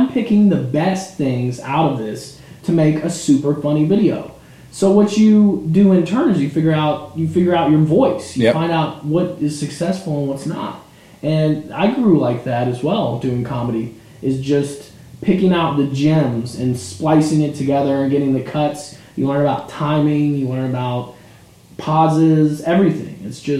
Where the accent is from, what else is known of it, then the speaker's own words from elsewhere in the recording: Kentucky, United States; And I grew up in Woodford County, Kentucky, and I love Woodford County.